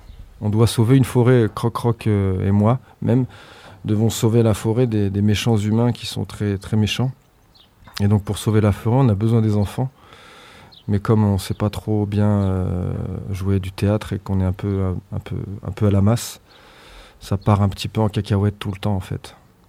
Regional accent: South-West France, France; Moi, je suis du Sud-Ouest

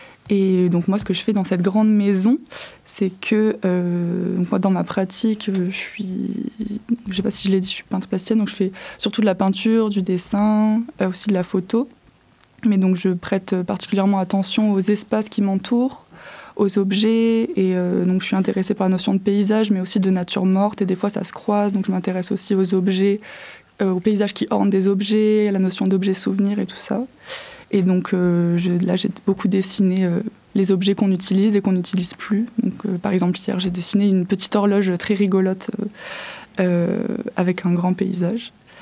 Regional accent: Montpellier, Occitanie, France; Je viens aussi de Montpellier

